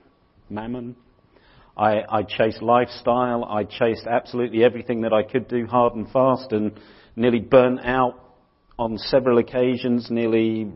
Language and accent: English; England, United Kingdom; because I'm English and I don't like all the these and the thous. Even though I'm English, it's just, for me, I just struggle with it.